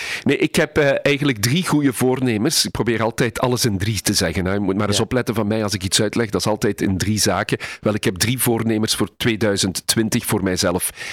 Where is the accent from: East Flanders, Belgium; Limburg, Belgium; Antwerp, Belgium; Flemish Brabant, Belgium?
Limburg, Belgium; Ik ben een echte Limburger, maar ik ben ook daar misschien wel wat nuchter in.